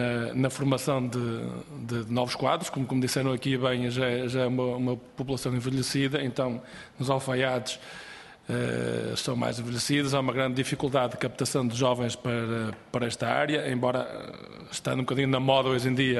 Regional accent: Barcelos, Braga, Portugal; eu sou de um concelho que vocês falaram aqui bastante, sou de Barcelos

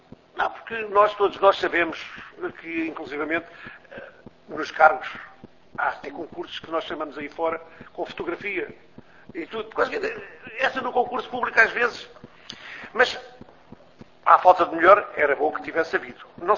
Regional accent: Portugal; como português, também me preocupa, porque. E como português que trabalha por conta de outra

